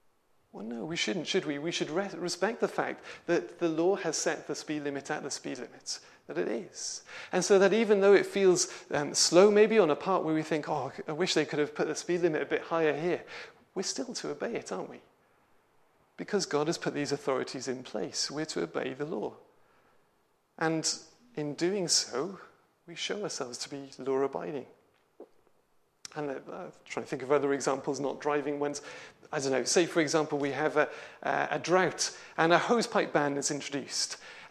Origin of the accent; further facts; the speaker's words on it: United Kingdom; we've got a democracy where we as British citizens have the ability to be able to, freedom and ability to campaign, to challenge.